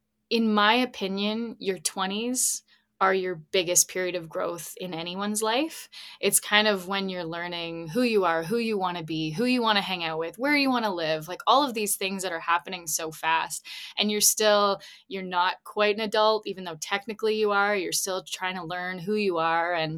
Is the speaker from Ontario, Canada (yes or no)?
yes; Ontario, Canada; season one, I'm from Ontario.